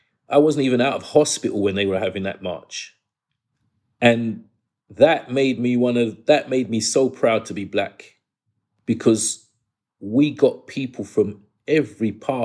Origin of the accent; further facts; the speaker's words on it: England, United Kingdom; born there; I was born in England.